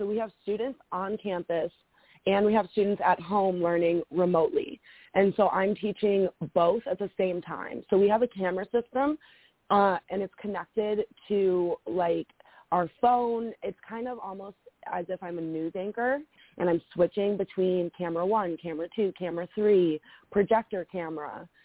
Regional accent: Chicago, Illinois, United States; I grew up in the Chicago area. I grew up going to the Chicago Art Institute.

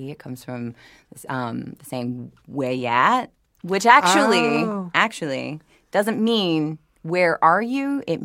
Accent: New Orleans, Louisiana, United States; I'm from New Orleans, so I had to be a part of this game. Yeah, there are a lot of different accents in New Orleans.

